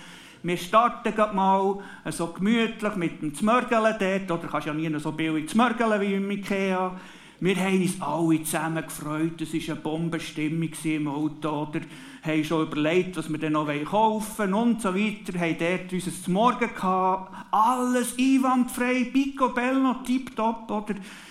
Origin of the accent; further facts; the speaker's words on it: Switzerland; Jetzt können wir natürlich als Schweizer sagen